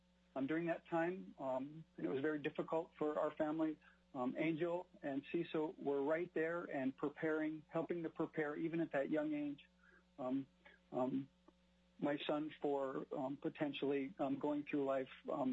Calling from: Bethel, Alaska, United States; I'm calling from Bethel this morning.

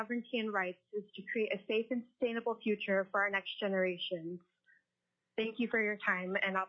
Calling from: Palmer, Alaska, United States; I'm calling in from Nuta, which is the Otna name for Palmer, here on unceded Dena'ina and Otna lands.

